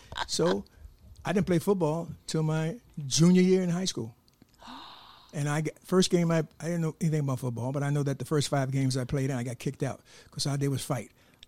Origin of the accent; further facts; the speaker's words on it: Gary, Indiana, United States; also born or lived in Chicago; I was born in Gary, Indiana, and spent half of my life between Gary, Indiana, and Chicago.